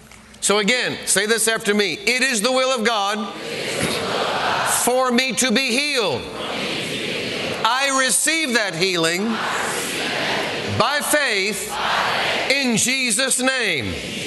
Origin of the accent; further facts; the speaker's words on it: Northeast, United States; I do remember growing up in the Northeast